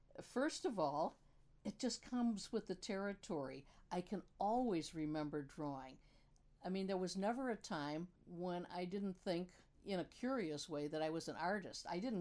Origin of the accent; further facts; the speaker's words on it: Wheatfield, New York, United States; back when I was a little kid growing up in Wheatfield, it was pretty rural, there were no central schools.